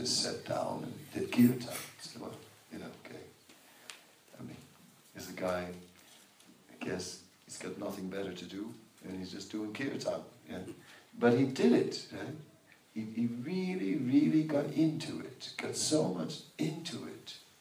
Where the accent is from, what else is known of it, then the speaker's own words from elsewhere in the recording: Netherlands; I'm from Holland, you know, I don't speak your language.